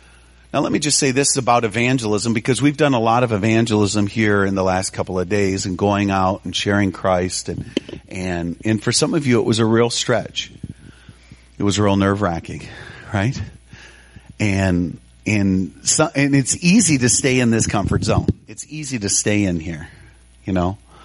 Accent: United States; I'm an American to the bone, okay?

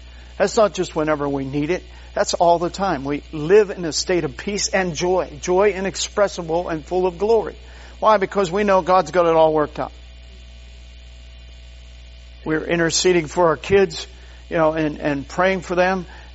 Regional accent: Pennsylvania, United States; Pennsylvania is my home state.

